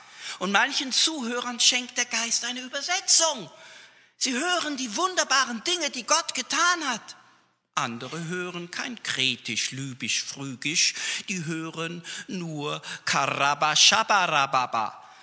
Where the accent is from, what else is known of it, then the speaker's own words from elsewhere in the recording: Switzerland; Ich bin Kontrollfreak, ich bin Schweizer.